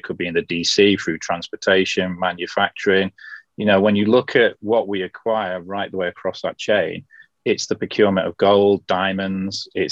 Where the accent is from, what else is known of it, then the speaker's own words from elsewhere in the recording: Southport, North West England, United Kingdom; So I remember way back when working in Southport, which was my hometown at the time.